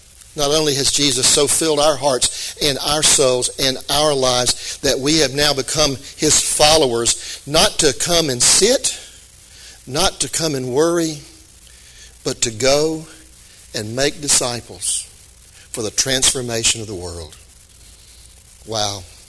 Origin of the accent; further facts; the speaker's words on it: Florence, United States; I grew up in Florence. I ate at Trowbridge's yesterday.